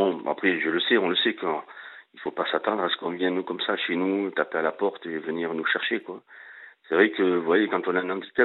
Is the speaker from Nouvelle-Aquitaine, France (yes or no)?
yes; Nouvelle-Aquitaine, France; depuis tout pitchoun, comme on dit chez nous au Pays Basque, tout pitchoun